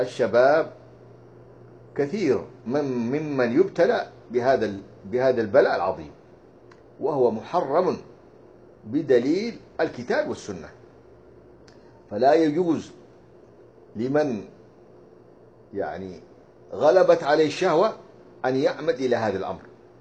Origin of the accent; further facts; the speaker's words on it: Syria; now in Turkey; فنحن كنا كسوريين في تركيا